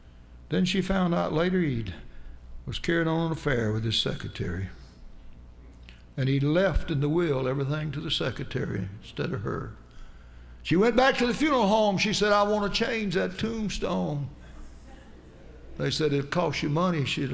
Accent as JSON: {"language": "English", "region": "the South", "country": "United States", "said": "I hate to say that because I'm a Southerner."}